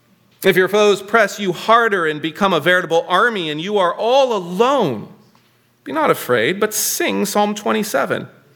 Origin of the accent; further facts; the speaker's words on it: California, United States; I mean, I'm from California. We just passed Prop 50.